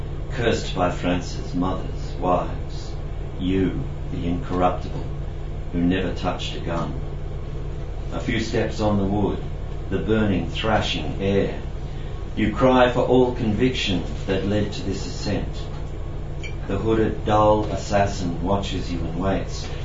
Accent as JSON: {"language": "English", "country": "Australia", "said": "I said, I'm an Australian writer, and the word Australian didn't go down too well."}